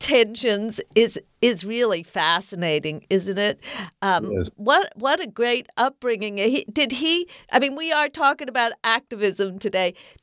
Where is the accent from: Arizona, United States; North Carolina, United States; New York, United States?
North Carolina, United States; I grew up in North Carolina, and I went to an integrated school, but it was a Catholic school.